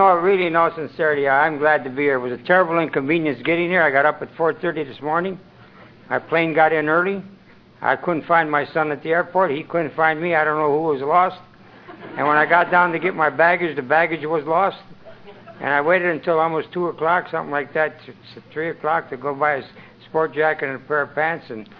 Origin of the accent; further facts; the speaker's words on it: Cleveland, Ohio, United States; I'm an alcoholic, and I'm from Cleveland, Ohio. And I was one of the first Italians to come to Alcoholics Anonymous